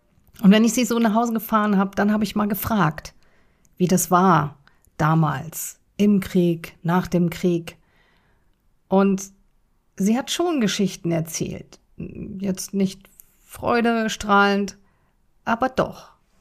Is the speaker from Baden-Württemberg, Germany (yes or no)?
no; North Rhine-Westphalia, Germany; ich komme aus dem Ruhrpott, da heißt das Oma.